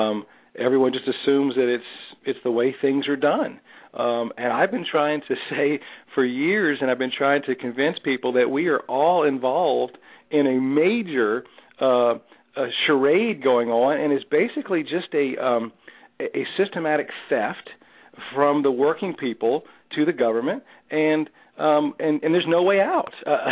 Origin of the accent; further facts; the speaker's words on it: Louisiana, United States; Well, let me ask you from the outset, is it okay if I say y'all every now and then? You know, I'm from Louisiana